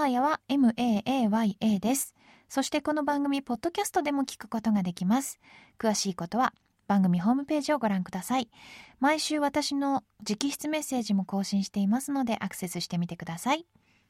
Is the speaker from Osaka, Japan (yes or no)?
yes; Osaka, Japan; 通常民謡踊りは太鼓や三味線なんですが、地元の河内音頭は 三味線ではなくエレキギターを使います。